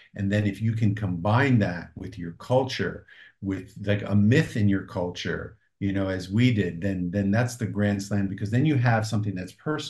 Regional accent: New Jersey, United States; first language Greek; English is a second language; Now, listen, we grew up very poor from New Jersey. Our mother was born and raised in Greece. Our first language was not English, it was Greek.

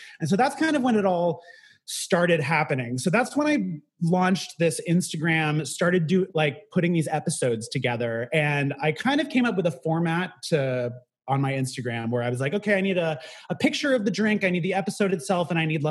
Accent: California, United States; as I grew up in the Bay Area. So catering was not like a huge part of life the way that it is in New York City.

